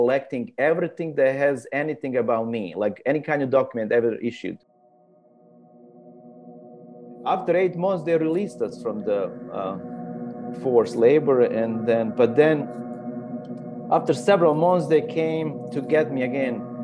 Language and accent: English; Banja Luka, Republika Srpska, Bosnia & Herzegovina; So I was born in Banja Luka, a small town in former Yugoslavia. Now the region is Bosnia and Herzegovina as a country.